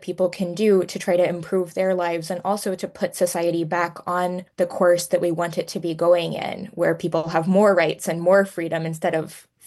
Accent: Texas, United States; also born or lived in the South; Well, I'm originally from Texas. I grew up mostly in the South, and I was homeschooled

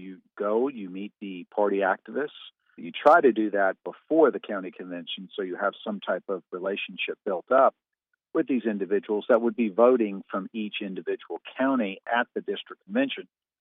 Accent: New York, United States; And then I just watched and remembered growing up in New York and also watching Donald Trump after 9/11.

